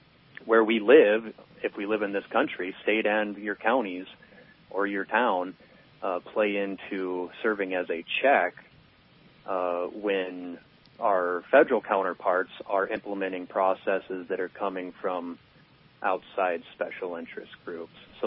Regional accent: Montana, United States; One, I am born and raised in Montana.

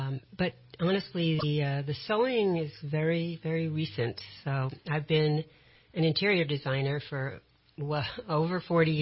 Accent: New York City, New York, United States; No, I grew up in New York City.

